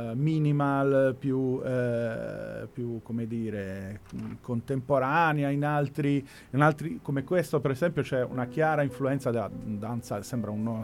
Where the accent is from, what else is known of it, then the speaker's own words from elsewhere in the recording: Taranto, Apulia, Italy; sono magno greco, quindi loro leccesi hanno, io sono di Taranto